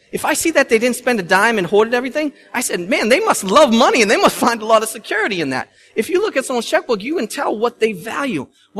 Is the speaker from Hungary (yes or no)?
no; Boston, Massachusetts, United States; We're Bostonians. We're from Massachusetts, from New England.